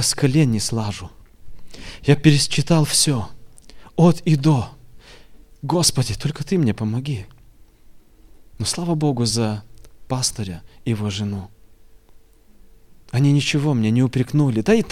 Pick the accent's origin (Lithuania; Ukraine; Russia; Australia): Lithuania; Russian is a second language; Простите за мой русский язык, я уже некоторым говорил, я сам литовец коренной